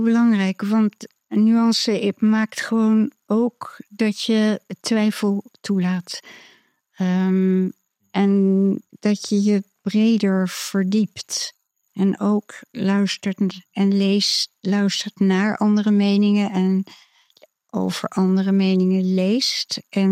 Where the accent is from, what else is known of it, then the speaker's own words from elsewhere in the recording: Amsterdam, North Holland, Netherlands; Ik als Amsterdammer heb er ontzettend veel last van.